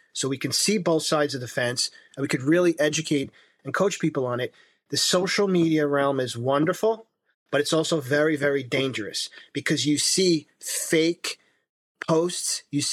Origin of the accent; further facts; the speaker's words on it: United States; And then not just because I'm Italian American, but I do want to go back to Italy.